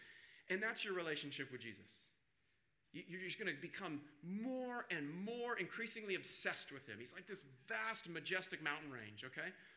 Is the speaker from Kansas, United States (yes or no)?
yes; Kansas, United States; So growing up in Kansas, this is how I think of it. About twice a year, my family and I, we would head out to Colorado.